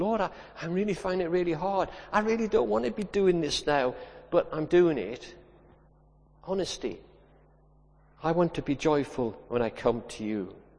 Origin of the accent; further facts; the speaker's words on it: North East England, United Kingdom; I mean, I come from the Northeast, and we have a distinct accent